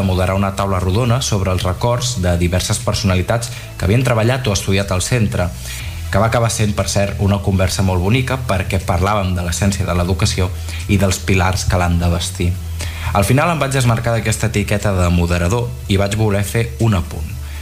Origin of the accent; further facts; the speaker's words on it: Calonge, Catalonia, Spain; El passat 1 de juny, al meu poble, Calonge i Sant Antoni, va tenir lloc la celebració dels 40 anys